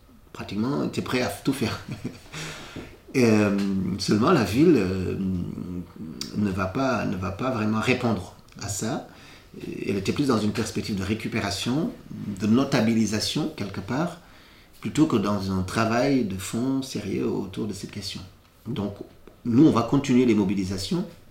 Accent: Senegal; born there; parce que je suis né au Sénégal

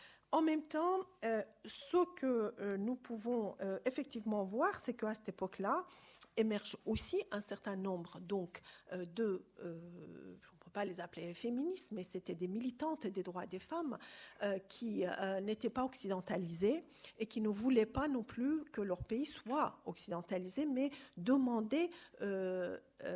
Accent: Iran; concernant mon pays natal, l'Iran

